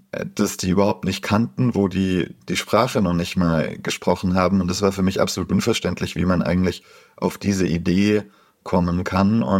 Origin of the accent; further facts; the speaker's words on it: Reutlingen, Baden-Württemberg, Germany; also ich komme aus Reutlingen, das ist 10 Kilometer weiter.